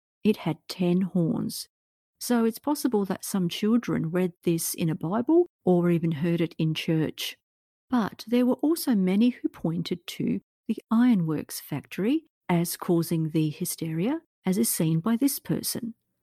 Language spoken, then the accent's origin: English; Australia; Now this was hard for me to understand, being an Australian with Croatian roots, but I was able to understand some of it.